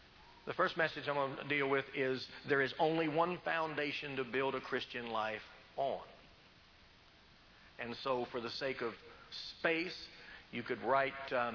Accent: Virginia, United States; Well, see, I'm from Virginia, and you've got to be 24 inches in the ground.

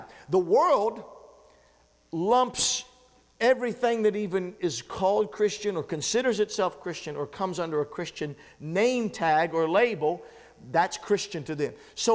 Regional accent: West Virginia, United States; moved away; I mean, I come from the West Virginia hills and from the mountains of West Virginia, a whole different background.

